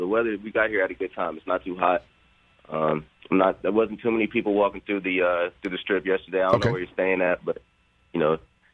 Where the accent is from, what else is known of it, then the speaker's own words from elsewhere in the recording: Austin, Texas, United States; I was from Austin, but it wasn't like they came and started recruiting me early